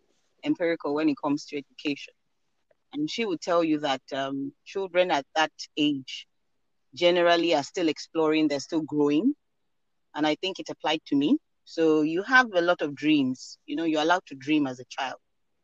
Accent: Lagos, Nigeria; born there; I was born in Lagos, actually, in Nigeria. And I spent the earliest part of my formative years here in Lagos.

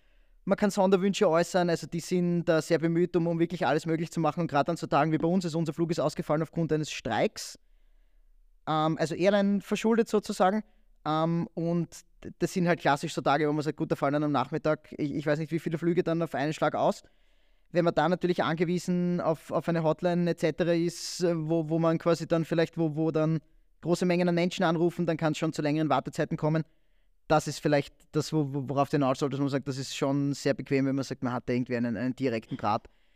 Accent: Austria; also ich bin Österreicher

